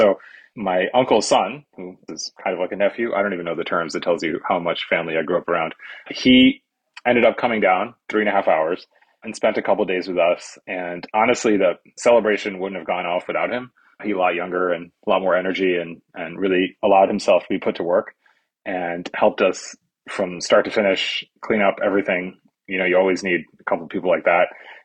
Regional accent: Massachusetts, United States; I grew up in Massachusetts in the 1980s. My parents come from Pakistan.

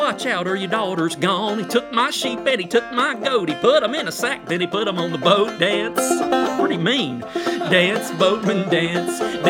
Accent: United States; I want to play one of the first fiddle tunes I learned when I was a kid growing up in Madison County.

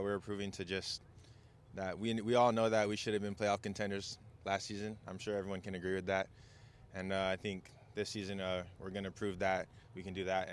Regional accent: Hawaii, United States; I grew up in Kuku in Hawaii, and like if you know about their high school football, it's like a whole community

